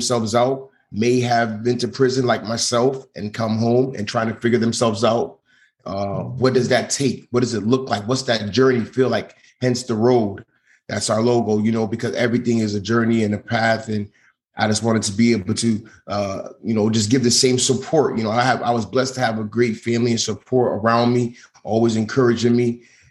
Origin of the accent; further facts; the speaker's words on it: United States; Parents migrated here from Jamaica, so I'm of Jamaican descent, but grew up here in America in inner city.